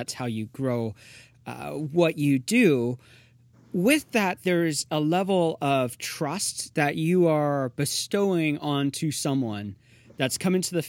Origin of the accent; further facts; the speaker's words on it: Northeast, United States; I grew up in the Northeast. I know what snow's like.